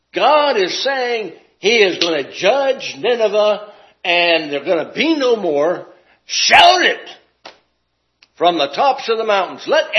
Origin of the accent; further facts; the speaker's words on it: Southwest, United States; I'm from the Southwest, right?